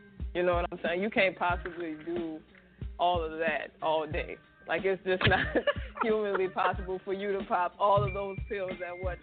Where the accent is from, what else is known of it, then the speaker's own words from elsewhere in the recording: New Orleans, Louisiana, United States; Yeah, I am from New Orleans. I represent the city. I represent the uptown area.